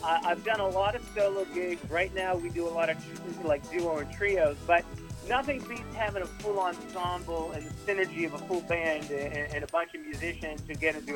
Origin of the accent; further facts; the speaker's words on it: Boston, Massachusetts, United States; also born or lived in Pittsburgh; now in Florida, United States; And I've been down in Florida full time for about 3.5 years now. But I'm originally from Boston, but I was in Pittsburgh for many years.